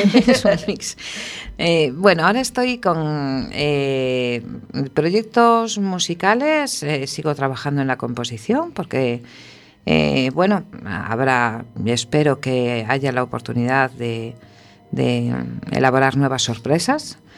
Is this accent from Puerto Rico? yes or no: no; Galicia, Spain; yo soy muy gallega